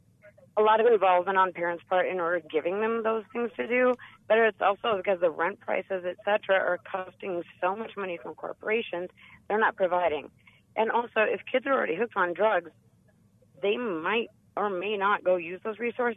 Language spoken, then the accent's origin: English; Carbondale, United States; actually, dear, I'm from Carbondale.